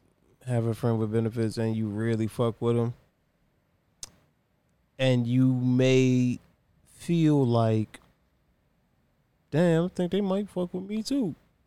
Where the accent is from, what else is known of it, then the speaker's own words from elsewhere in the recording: Virginia, United States; Like, I'm from Virginia, baby. It's the home of hams, if you know what I'm saying.